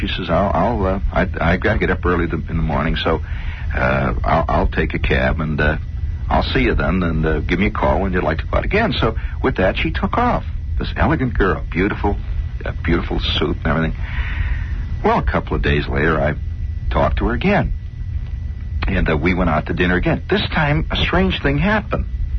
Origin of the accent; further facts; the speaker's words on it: Indiana, United States; accent: Indiana; So I'm absolutely my best behavior, and I'm trying to curb my Indiana accent.